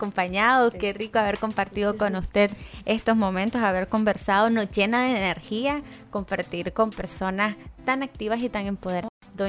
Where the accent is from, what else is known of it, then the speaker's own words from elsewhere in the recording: Nicaragua; Y eso es una satisfacción enorme como nicaragüense